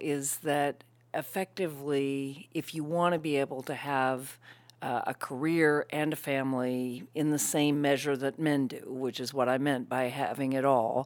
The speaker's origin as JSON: {"language": "English", "region": "Virginia", "country": "United States", "tie": "born or raised there", "said": "I grew up in Virginia, so I feel very comfortable in the South."}